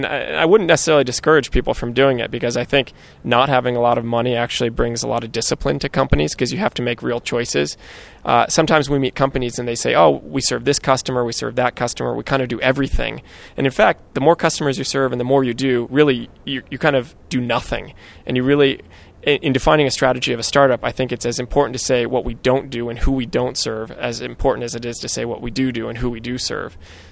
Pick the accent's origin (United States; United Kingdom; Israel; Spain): United States; California; Personal background, I'm from the San Francisco Bay Area. Went to Yale for college.